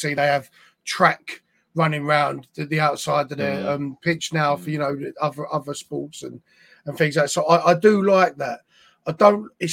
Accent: Mottingham, London, United Kingdom; But my mum was born and bred in Deptford, you know. I lived in Mottingham for majority of my life.

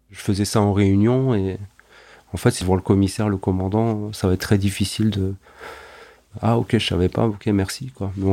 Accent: Grand Est, France; mais je suis né ici, j'ai grandi ici, je suis alsacien.

